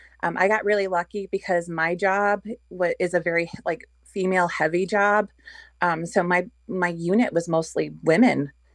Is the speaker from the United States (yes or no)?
yes; United States; And I'm like, but I'm the American veteran. I was like, he's not even this country's veteran.